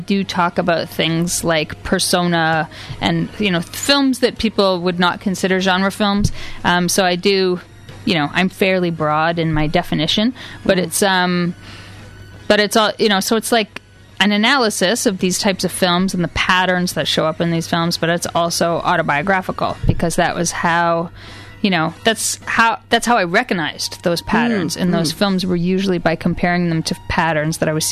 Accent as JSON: {"language": "English", "country": "Canada", "said": "even as a Canadian"}